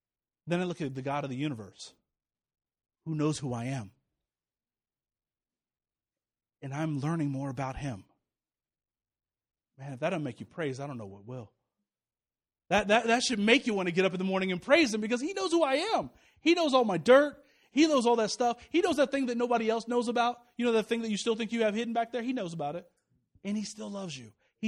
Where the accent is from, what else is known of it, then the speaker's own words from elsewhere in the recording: St. Louis, Missouri, United States; I mean, I'm from St. Louis.